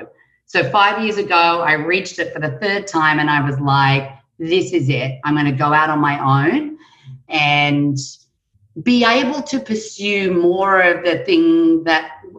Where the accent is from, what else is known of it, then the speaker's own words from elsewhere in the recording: Australia; I'm Australian, I'm a citizen of the world